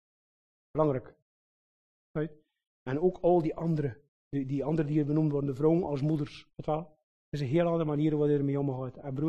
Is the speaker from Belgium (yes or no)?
yes; Flanders, Belgium; we zijn Vlaming onder elkaar.